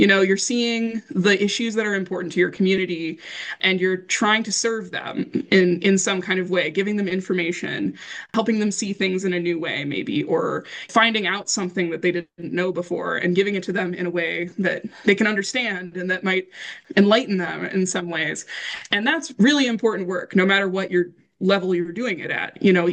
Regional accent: Indiana, United States; I grew up in Indiana

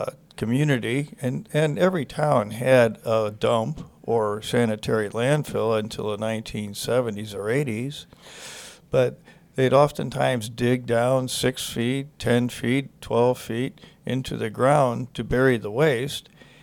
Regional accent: Missouri, United States; I grew up in South St. Louis County.

